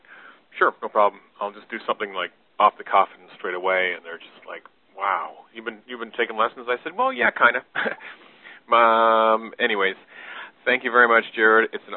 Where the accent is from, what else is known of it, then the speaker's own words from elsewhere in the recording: Freehold, New Jersey, United States; I'm from Freehold, New Jersey